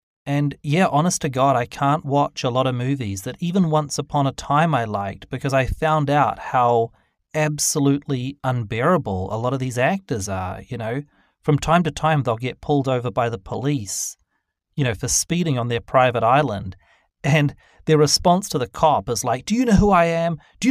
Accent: New Zealand; Like, I grew up in New Zealand, obviously, not to repeat something that you all know

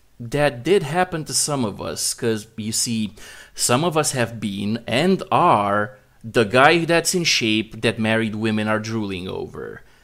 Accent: Romania; English is a second language; I'm Romanian. I was born in Romania. I live in Romania. I look like a native, undiversified Romanian, just like 99% of the population of Romania does. And the only times I ever left my country was as a tourist.

